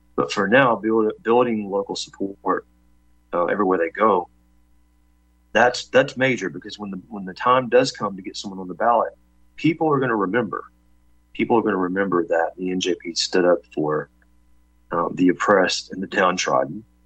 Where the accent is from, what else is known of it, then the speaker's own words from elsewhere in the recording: Mayfield, Kentucky, United States; one of the most heinous murders that has happened recently in my childhood small town, my hometown of Mayfield, Kentucky.